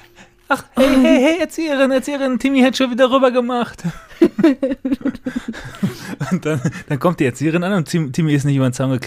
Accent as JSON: {"language": "German", "town": "Rheine", "region": "North Rhine-Westphalia", "country": "Germany", "said": "ich bin eigentlich aus dem Münsterland, Rheine. Und halt für Studium dann öfter mal drüben."}